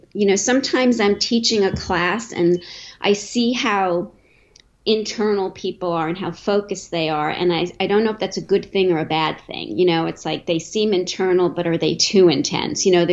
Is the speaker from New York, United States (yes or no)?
yes; East Meadow, New York, United States; moved away as an adult; I grew up on Long Island in East Meadow.